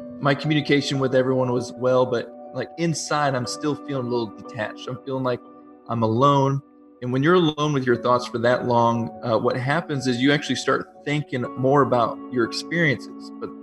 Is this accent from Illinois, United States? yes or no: yes; Washburn, Illinois, United States; So originally I'm from Washburn, Illinois. That's where I grew up.